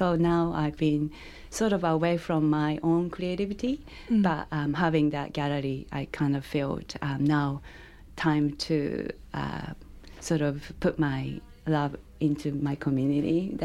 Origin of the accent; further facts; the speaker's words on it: Tokyo, Japan; English is a second language; moved away as an adult; I was born in Tokyo and raised there and spent there until early 20s.